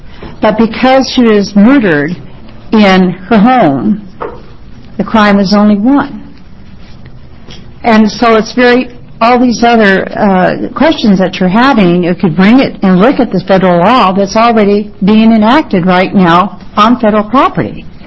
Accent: Grants Pass, Oregon, United States; I'm from Grants Pass, Oregon.

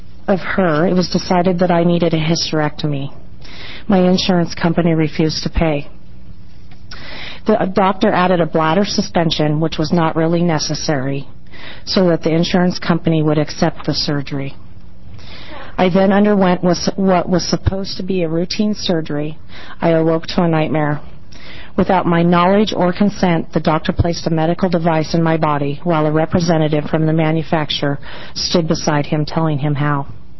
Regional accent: Union, Oregon, United States; also born or lived in Portland; I'm from Union, Oregon. In 1997, I was living in Portland. I've since then moved back to Union, where I was born and raised.

